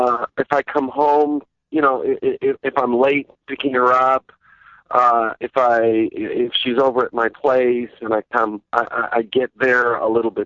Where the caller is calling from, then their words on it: Santa Monica, California, United States; Yeah. Santa Monica.